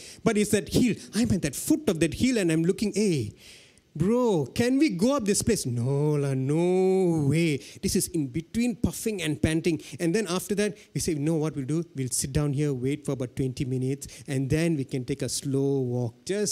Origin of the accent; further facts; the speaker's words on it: Kluang, Johor, Malaysia; And I'm from Kluang.